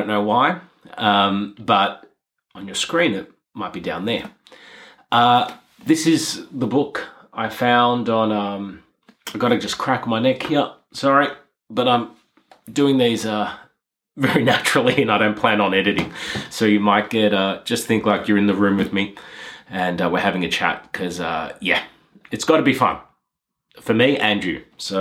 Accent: Australia; now in Finland; I'm from Australia. I've moved to Finland.

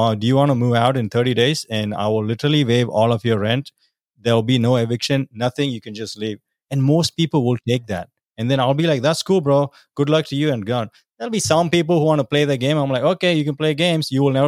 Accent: India; I'm from India. It's the biggest democracy in the world, right? And like, you can't be doing this stuff in India.

